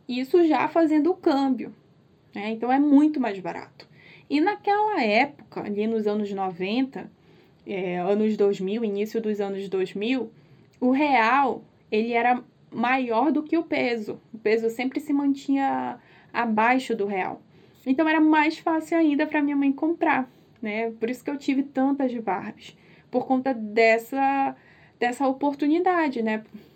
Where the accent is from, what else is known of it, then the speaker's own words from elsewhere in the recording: Tabatinga, Amazonas, Brazil; now in Manaus, Brazil; nos mudamos, eu e minha mãe, nós viemos para Manaus. Nós saímos de Tabatinga aqui em 2002, no final de 2002, e viemos, né, para Manaus, nos mudamos.